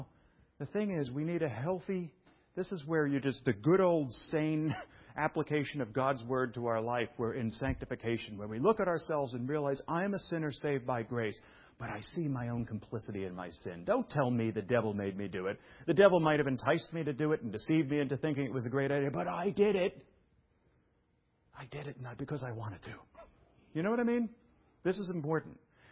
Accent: New York City, New York, United States; it was like the kitchen I grew up in Brooklyn.

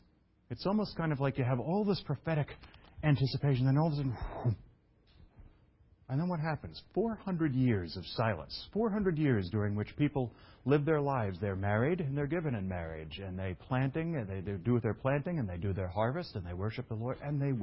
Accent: Brooklyn, New York, United States; I don't know. I'm from Brooklyn.

